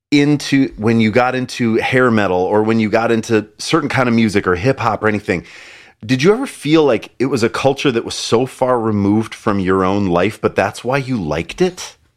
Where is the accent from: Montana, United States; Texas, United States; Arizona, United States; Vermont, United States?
Montana, United States; I grew up in Montana, away from anywhere, away from city